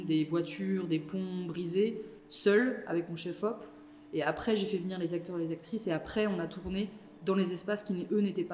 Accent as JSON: {"language": "French", "region": "Nouvelle-Aquitaine", "country": "France", "tie": "born or raised there", "said": "le travail il a débuté là où j'ai grandi en Charente, avec la chance d'avoir grandi dans une maison qui est isolée en pleine forêt"}